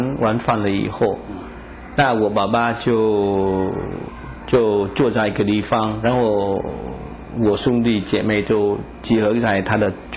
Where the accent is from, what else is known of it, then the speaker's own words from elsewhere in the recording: Vietnam; 我本身是一个越南人。